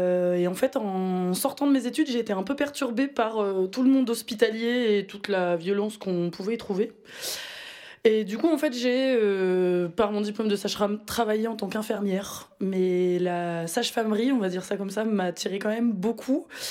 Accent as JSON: {"language": "French", "country": "France", "moved": "as an adult", "lives_now": "Namur, Belgium", "said": "Je suis française de base, j'ai 23 ans."}